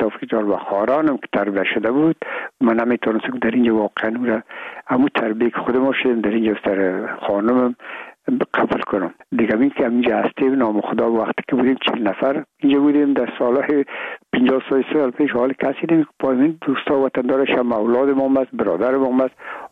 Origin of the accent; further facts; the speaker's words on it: Afghanistan; میگم ما افغان هستیم، تذکره خود را ناوردیم